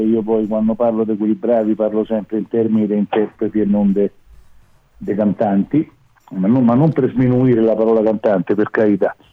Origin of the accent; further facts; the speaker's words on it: Rome, Lazio, Italy; now in Gorga, Italy; Io sono nato a Roma, a Monte Mario, sono prima vallino doc, insomma, capito?